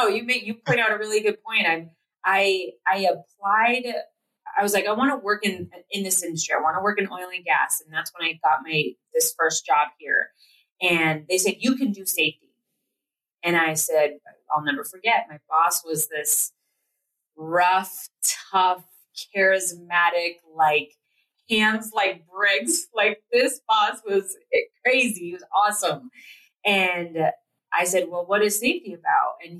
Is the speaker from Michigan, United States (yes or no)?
no; Platteville, Colorado, United States; And we grew up in Platteville, Colorado.